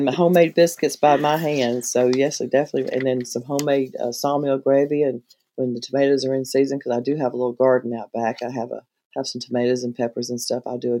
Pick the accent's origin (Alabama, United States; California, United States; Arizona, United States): Alabama, United States; Greenville; moved away; Well, myself, I am a transplant from South Alabama, Greenville. But I moved here in 2006 with my dog and a tent and $2,000.